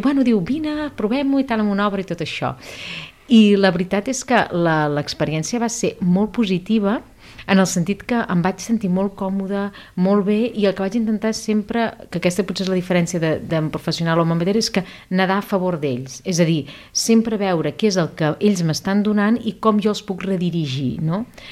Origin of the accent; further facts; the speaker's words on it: Hostalets de Balenyà, Catalonia, Spain; Clar, jo sóc d'Hostalets de Balenyà, aquest és el meu poble, jo sóc és un poble al costat de Vic. Llavors jo tenia, potser 24 anys, una cosa així, 23, 24 anys